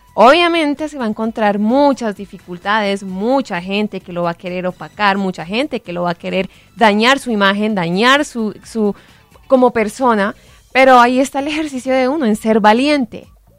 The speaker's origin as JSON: {"language": "Spanish", "country": "Colombia", "said": "como ciudadano, como así colombiano"}